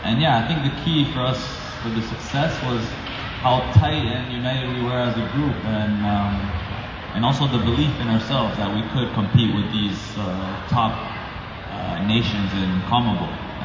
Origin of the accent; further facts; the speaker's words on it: Canada; as a Canadian, as a Latino Canadian